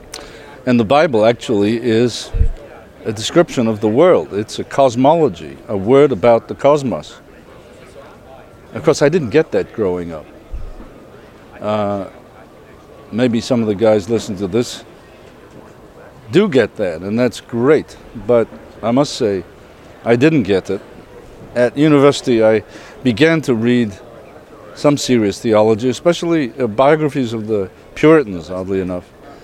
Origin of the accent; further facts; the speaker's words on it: Liverpool, North West England, United Kingdom; now in United States; All right. I'm actually from Liverpool, England, the cultural capital of the world.